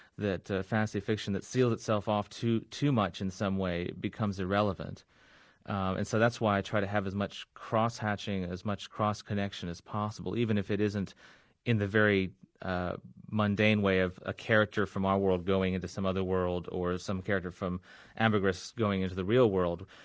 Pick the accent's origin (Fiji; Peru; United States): Fiji; when I was growing up in Fiji